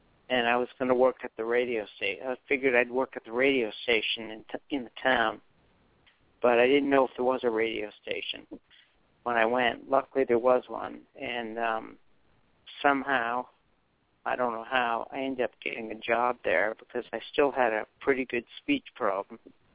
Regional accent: Boston, Massachusetts, United States; I was from the Boston area. Then I moved back to Boston and ended up working in a family business for 25 years after that.

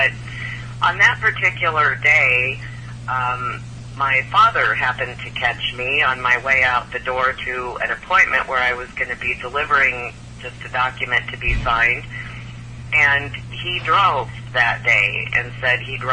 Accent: Midwest, United States; now in Omaha, United States; I live in Omaha, Nebraska. I was born and raised in the Midwest.

